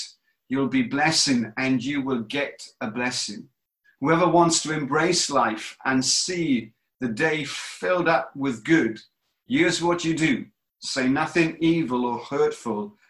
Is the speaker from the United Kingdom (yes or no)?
yes; United Kingdom; or I say partly because we're all British